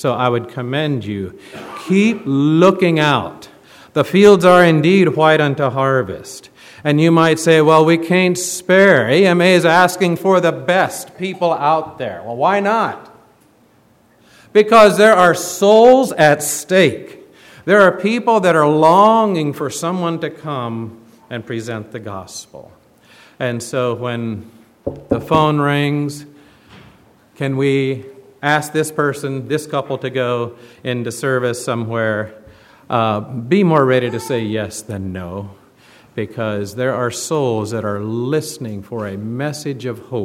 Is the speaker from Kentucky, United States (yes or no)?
yes; Kentucky, United States; now in Ohio; And so I grew up in Kentucky. I went to service at Faith Mission. And there I met the love of my life. And she lived in Ohio. And so I moved back to Ohio.